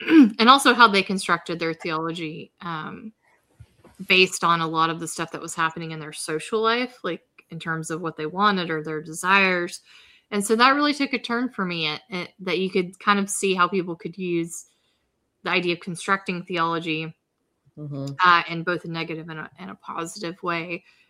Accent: Georgia, United States; And also I grew up in Georgia, so there wasn't really a whole bunch of diversity there.

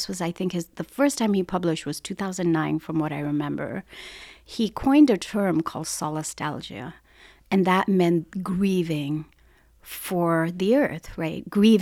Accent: the Himalayas, India; I'm from the Bhutia community in the Himalayas. We as, we're a scheduled tribe and we have very strong connection to the land and waters.

